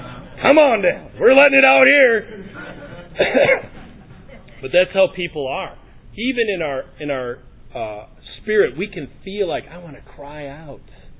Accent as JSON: {"language": "English", "town": "Green Bay", "region": "Wisconsin", "country": "United States", "said": "I'm from Green Bay, that's why everybody's..."}